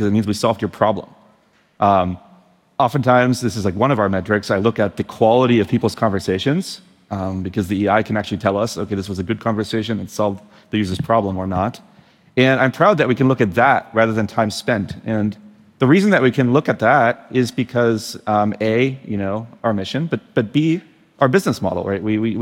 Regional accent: Germany; I am from Germany after all.

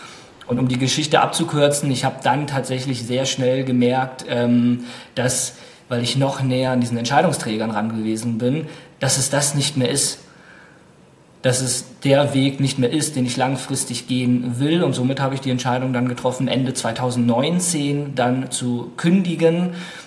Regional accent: Wolfsburg, Lower Saxony, Germany; ich bin aufgewachsen in Wolfsburg und wer Wolfsburg kennt, Wolfsburg ist die klassische Arbeiterstadt, also alles um Volkswagen herum entstanden.

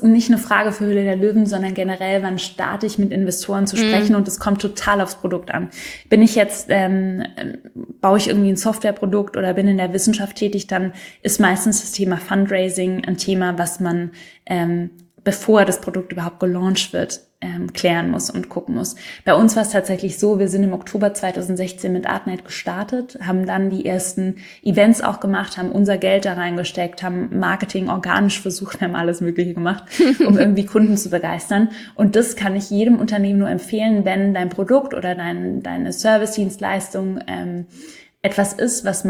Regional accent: Baden-Württemberg, Germany; Berlin ist natürlich irgendwie internationaler als Stuttgart. Ich komme selber da aus der Gegend

